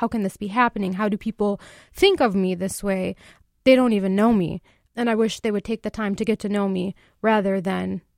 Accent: United States; I'm an American, I'm a Muslim, and I contribute every day.

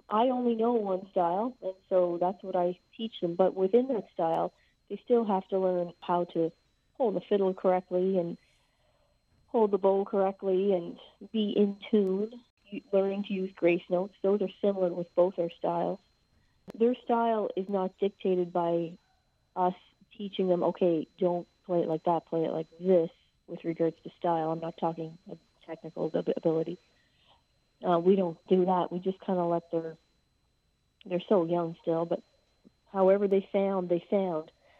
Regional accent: Nova Scotia, Canada; I'm from Cape Breton.

